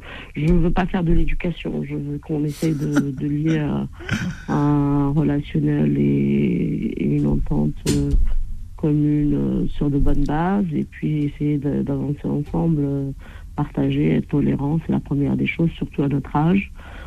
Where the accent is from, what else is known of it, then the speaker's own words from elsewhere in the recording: Sevran, Île-de-France, France; moi, je suis de Sevran, le Ricard de Sevran, à Saint-Denis.